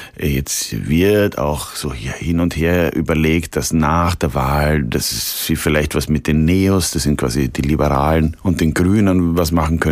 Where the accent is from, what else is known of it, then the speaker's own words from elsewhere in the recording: Austria; mein Heimatland hat ja eine lange Geschichte. Wir waren einmal eine große Monarchie, wie Sie vielleicht wissen, die K&K, die Donaumonarchie.